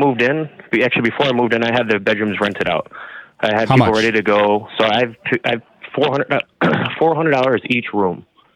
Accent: Milwaukee, Wisconsin, United States; So I'm actually from the Milwaukee area. I believe you are as well.

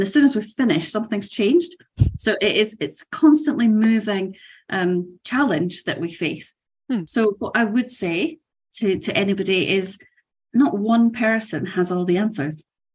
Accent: United Kingdom; The UK, again, as an example, our my home country

